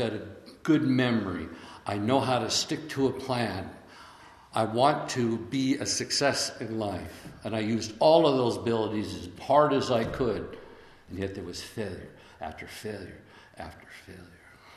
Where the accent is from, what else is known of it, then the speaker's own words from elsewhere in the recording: Lancaster, California, United States; I'm living at home. I was raised in Lancaster. I'm at home with mommy and daddy. I'm approaching the age of 30.